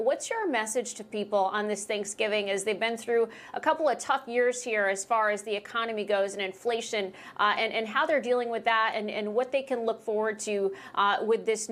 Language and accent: English; New York, United States; the congresswoman from my hometown in northern New York